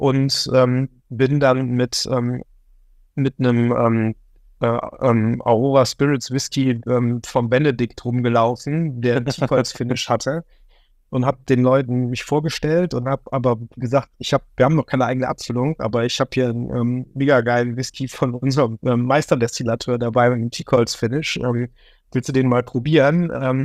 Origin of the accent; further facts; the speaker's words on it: Remscheid, North Rhine-Westphalia, Germany; steht auch Remscheid-Lennep, das ist der Ort, wo ich herkomme.